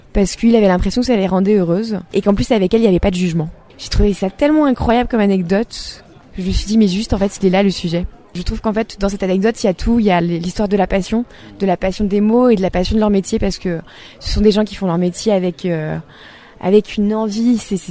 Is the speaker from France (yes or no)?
yes; Brittany, France; Exactement. Je suis bretonne.